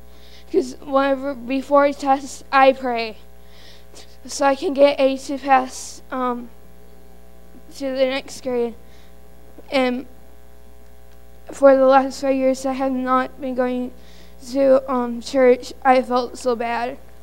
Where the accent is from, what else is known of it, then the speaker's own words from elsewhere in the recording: Eau Claire, Wisconsin, United States; I'm from, well, I came here with the Sisal group, but I'm originally from Wisconsin, of which is in this big city called Eau Claire.